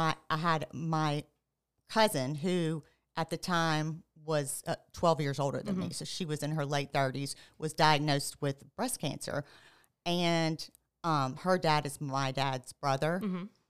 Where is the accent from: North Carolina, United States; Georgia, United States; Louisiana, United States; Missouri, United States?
Louisiana, United States; Baton Rouge; So I grew up right here in Baton Rouge, born and raised.